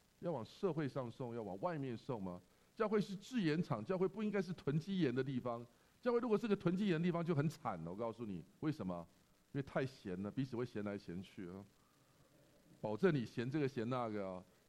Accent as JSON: {"language": "Chinese", "country": "China", "lives_now": "United States", "said": "我们中国人很聪明的"}